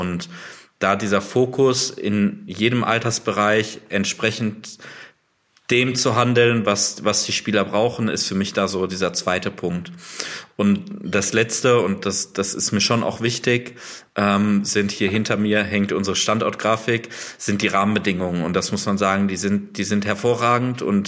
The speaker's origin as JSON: {"language": "German", "town": "Wuppertal", "region": "North Rhine-Westphalia", "country": "Germany", "said": "Und ich habe vorher meinen Bachelor in Sportwissenschaft und Spanisch gemacht, in Wuppertal an der Uni, wo ich herkomme."}